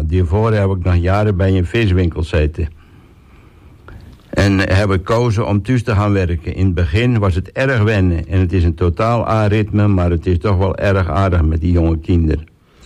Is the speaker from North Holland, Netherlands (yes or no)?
yes; Oudeschild, North Holland, Netherlands; En ik ben opgegroeid in Oude Skiel. Na een klein uitstapje in Amsterdam ben ik weer gauw terug naar Texel gegaan. 2,5 jaar geleden hebben we ons mooie huisje aan de Ruiterstraat kocht.